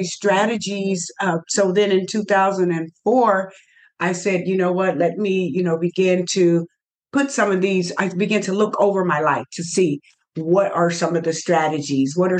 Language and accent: English; Cincinnati, Ohio, United States; Because I'm from Cincinnati, Ohio.